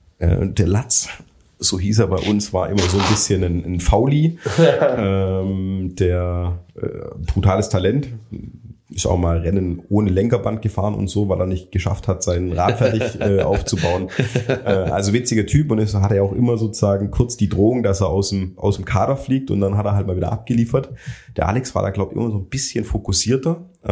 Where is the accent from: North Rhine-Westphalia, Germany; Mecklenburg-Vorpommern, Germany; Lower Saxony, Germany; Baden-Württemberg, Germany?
Baden-Württemberg, Germany; Ich komme ja ursprünglich aus dem Remstal.